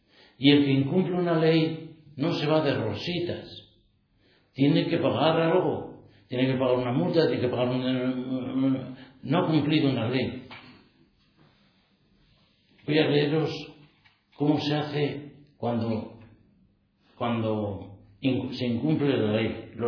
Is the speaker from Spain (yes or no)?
yes; Navarre, Spain; nosotros somos de Navarra, somos de aquí, y no tenemos, no hemos vivido en la cultura judía.